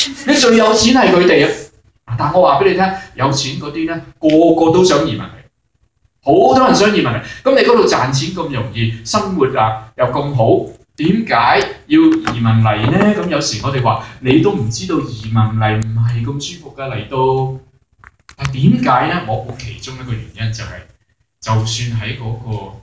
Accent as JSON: {"language": "Cantonese", "country": "China", "said": "我哋中國人好多嚇、傳統嘅係想係個良心過得去"}